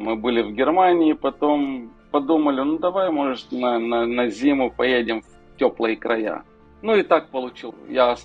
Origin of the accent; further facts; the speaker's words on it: Moldova; now in Portugal; Ну, как любой молдаванин, конечно, да, с ранних лет мы дома делали вино много.